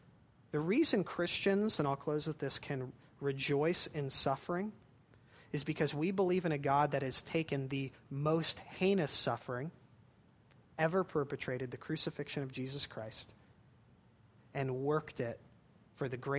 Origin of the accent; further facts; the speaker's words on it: California, United States; I'm from California, so that's why I've hiked there.